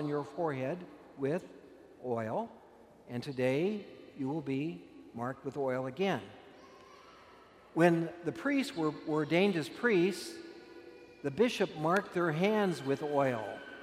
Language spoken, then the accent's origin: English; Kansas, United States; born there; I was born in Kansas. Was anybody here born in Kansas?